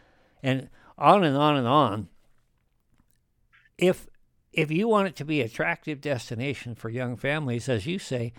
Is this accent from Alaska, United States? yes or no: no; Wyoming, United States; You know, I grew up here in Wyoming. And I remember going to the mountains, for example, back in the 60s and the 70s.